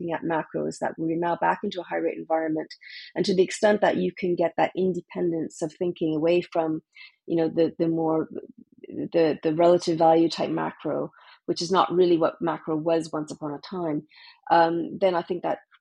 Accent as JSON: {"language": "English", "country": "Canada", "tie": "born there", "said": "I'm Canadian by birth"}